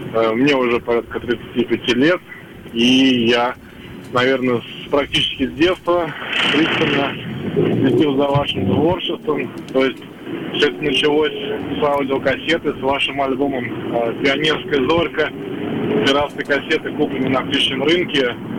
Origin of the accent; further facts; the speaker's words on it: Moscow, Russia; я из Москвы.